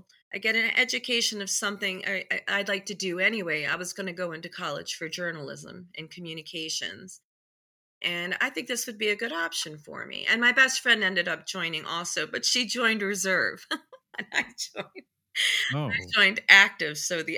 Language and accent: English; United States; And I grew up on the Chesapeake Bay. My father always had a boat. So every weekend we would go sailing on the Chesapeake Bay.